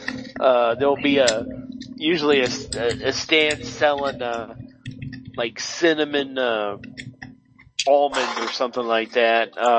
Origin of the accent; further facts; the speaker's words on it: Pennsylvania, United States; now in Columbus, United States; I was from Western Pennsylvania. You know, that was the first area of the country I ever lived in.